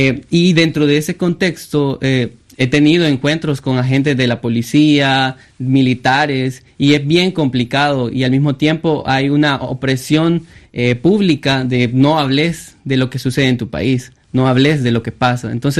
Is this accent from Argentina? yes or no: no; Soyapango, San Salvador, El Salvador; yo vengo de Soyapango, conozco la situación.